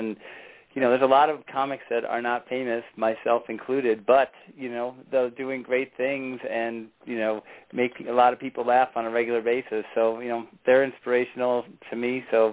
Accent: Buffalo, New York, United States; Well, I grew up in Buffalo, New York

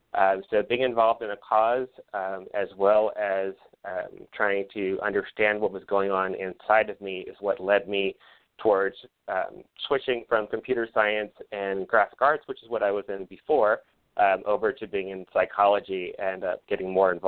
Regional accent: Los Angeles, California, United States; probably some 3,000 or so miles away from where I grew up in Los Angeles.

